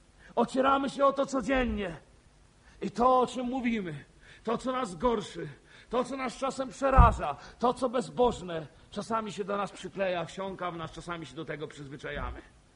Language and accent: Polish; Lesser Poland, Poland; Jeszcze tu jako górale to sobie napiemy pod górkę.